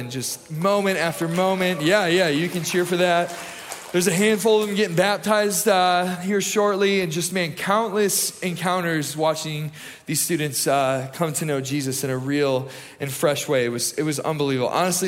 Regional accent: Michigan, United States; now in Tennessee, United States; I am originally from Michigan, and Michigan State is absolute garbage this year, so I am full on Tennessee Volunteer this fall.

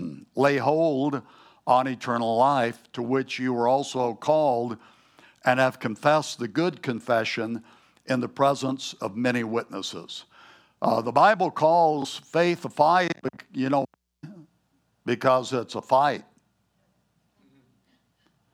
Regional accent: the South, United States; moved away as an adult; also born or lived in Southwest; When I was a boy growing up in the South, I was taught manners. Then I moved out when I was 18 to go to college in Flagstaff, and have lived out a lot of my adult life in the Southwest

